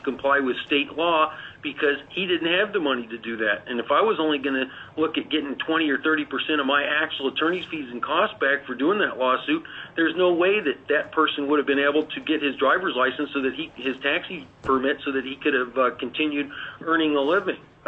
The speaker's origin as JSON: {"language": "English", "town": "Fairbanks", "region": "Alaska", "country": "United States", "tie": "born or raised there", "said": "I'm an attorney here in Fairbanks. I grew up in Fairbanks. I attended Lathrop High School."}